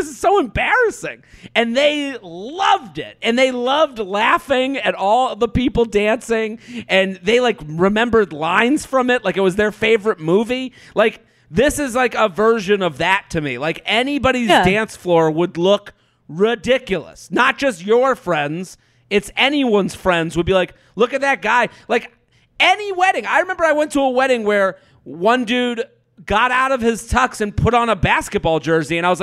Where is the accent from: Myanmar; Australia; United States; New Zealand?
United States; Massachusetts; I'm from outside of Boston.